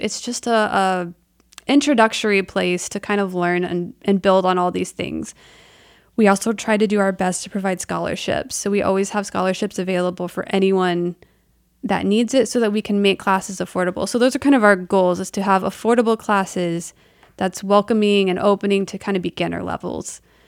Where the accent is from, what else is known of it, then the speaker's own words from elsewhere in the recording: Columbus, Indiana, United States; now in Muncie, United States; So I am not. Okay. I am from Columbus, Indiana. Okay. And I came up here for Ball State, never left.